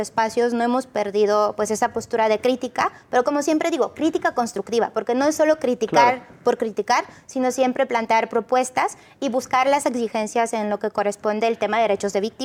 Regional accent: Poland; De Polonia.

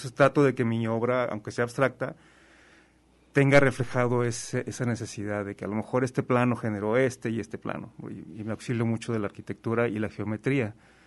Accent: Guadalajara, Jalisco, Mexico; also born or lived in Mexico City; now in Oaxaca, Mexico; Yo todavía sigo diciendo que yo soy de Guadalajara. Aunque nací en el DF y ahora vivo en Oaxaca, pues hay cosas, mis padres todavía viven aquí.

